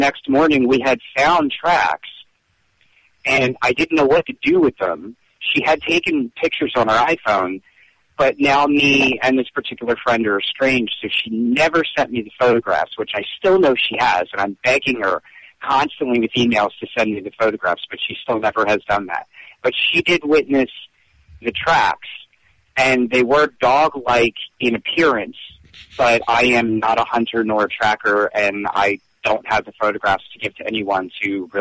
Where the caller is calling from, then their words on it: Philadelphia, Pennsylvania, United States; I'm from Philadelphia, Pennsylvania.